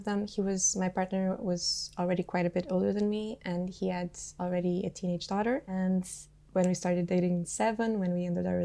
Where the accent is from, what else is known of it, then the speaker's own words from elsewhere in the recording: Portugal; English is a second language; I come from Portugal. I am 24